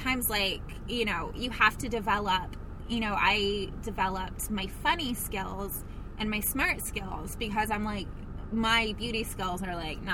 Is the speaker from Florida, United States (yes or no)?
yes; Florida, United States; also born or lived in New York; because I was born in New York, my parents were child abusers because they moved me to Florida for that reason alone.